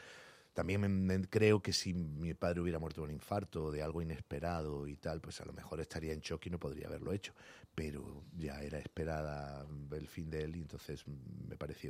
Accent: Andalusia, Spain; Somos cuatro de la compañía, somos seis actores, cuatro somos andaluces.

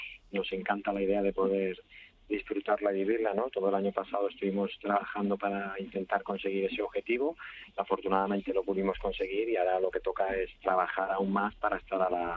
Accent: Jerez de la Frontera, Andalusia, Spain; No, soy de Jerez, en Cádiz.

